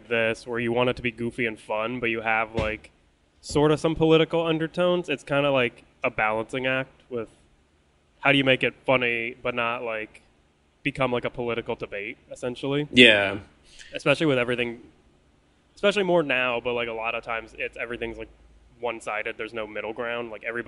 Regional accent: Indiana, United States; Nate was like, he reminded me, because I'm from Indiana, there's like a lot of people like that where they're like hardcore American

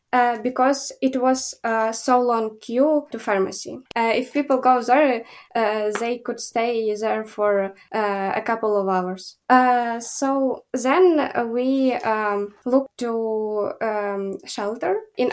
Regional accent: Lviv, Lviv Oblast, Ukraine; I'm 16 years old. I'm from Lviv, Ukraine. It's a city in the west of Ukraine.

